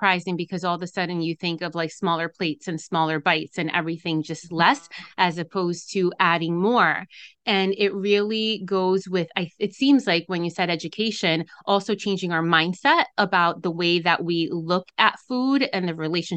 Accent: Bronx, New York, United States; beginning with being Dominican, with growing up in the Bronx

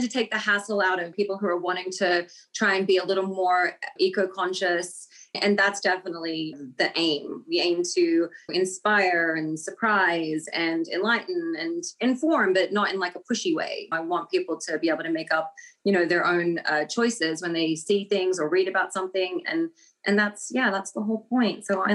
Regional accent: Australia; I'm across the world. I haven't seen them. I'm Australian. I haven't seen my family for, almost 2 years.

